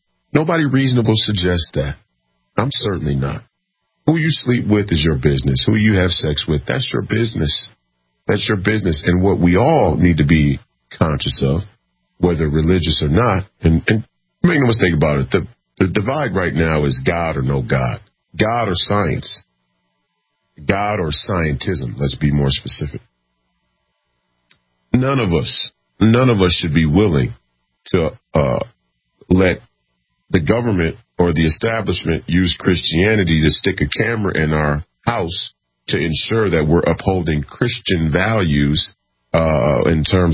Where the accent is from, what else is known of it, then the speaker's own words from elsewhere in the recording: Minneapolis, Minnesota, United States; I grew up here in Minneapolis, Minnesota.